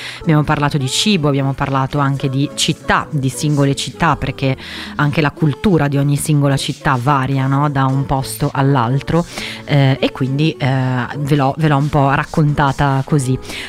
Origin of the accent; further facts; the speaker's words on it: Brazil; io sono brasiliana